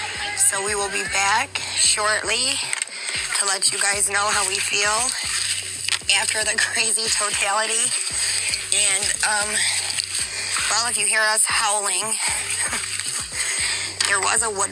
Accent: Sterling Heights, Michigan, United States; I grew up in Sterling Heights.

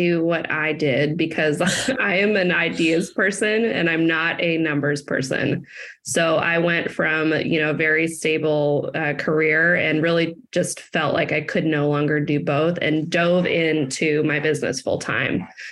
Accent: Seattle, Washington, United States; also born or lived in Georgia; So I'm from Seattle, Washington area, and had moved with my boyfriend down to Georgia.

